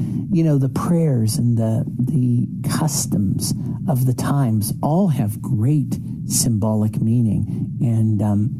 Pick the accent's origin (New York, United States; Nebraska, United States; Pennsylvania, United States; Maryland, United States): Pennsylvania, United States; Leechburg; I grew up in Leechburg, which is, we always joke, when you cross the Leechburg Bridge, you're crossing the Kiskiminetus River.